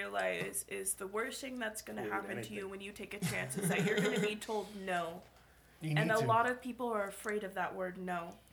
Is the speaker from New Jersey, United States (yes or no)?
no; Ventura, California, United States; is another cool thing about with me growing up in Ventura. I'm a Venturian, tried and true.